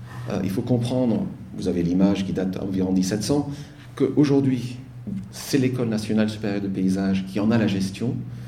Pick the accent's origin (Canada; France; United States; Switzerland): United States; born there; French is a second language; je deviens anxieux parce que je suis né aux États-Unis.